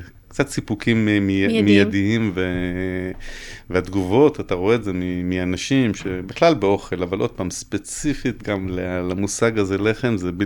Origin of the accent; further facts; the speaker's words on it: Ra'anana, Center District, Israel; בתור ילד שגדל ברעננה, ומבחינתי הייתי אוכל קודם כל בבית